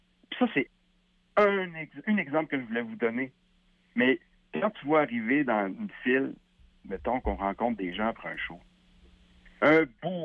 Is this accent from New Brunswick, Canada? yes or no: no; Quebec, Canada; les gens pensent qu'étant donné qu'on vient de la Beauce, que c'est plus facile.